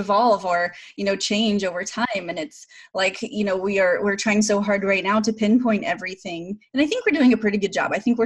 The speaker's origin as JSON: {"language": "English", "region": "Oklahoma", "country": "United States", "tie": "born or raised there", "said": "And I grew up in Oklahoma. So, you know, I'm part of the Cherokee and Choctaw tribe and learned a lot about, you know, my history"}